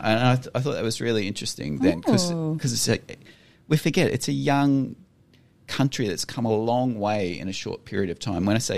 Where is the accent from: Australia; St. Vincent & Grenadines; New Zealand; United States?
Australia; I said, "I'm from Australia." And I said, "If you're on an orange light in Australia, I'm pretty sure you can go through